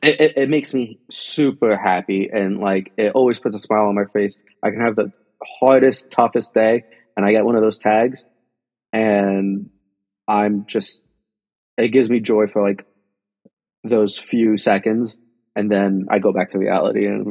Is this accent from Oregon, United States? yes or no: no; Union City, New Jersey, United States; I'm a kid from Union City, New Jersey.